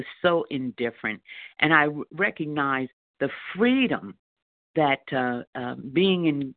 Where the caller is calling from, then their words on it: New Jersey, United States; Oh, New Jersey. … in New Jersey.